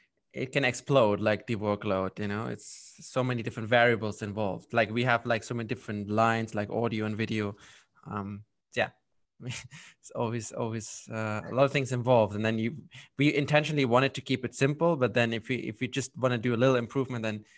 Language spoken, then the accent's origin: English; Germany; English is a second language; moved away as an adult; now in United Kingdom; Actually, I come from Germany, so that's my background story. And then 4 years ago, I moved to the UK because I needed a new challenge